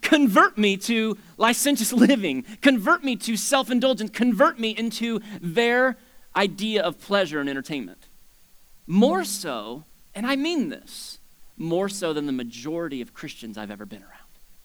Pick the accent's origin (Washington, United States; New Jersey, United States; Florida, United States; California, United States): Florida, United States; moved away as an adult; I grew up in South Florida. My wife and I both, we met down there and grew up down there and moved here in 2001.